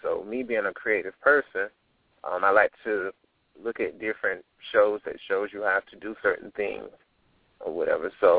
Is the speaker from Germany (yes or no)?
no; Twin City, United States; I grew up in a small town called Twin City. You pretty much can pass through it by the blink of an eye. You have one caution light.